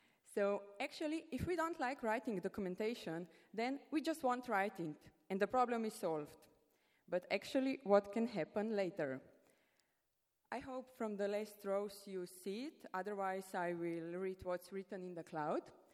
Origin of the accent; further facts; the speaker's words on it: Slovenia; from Slovenia, and I will talk about our internal documentation system.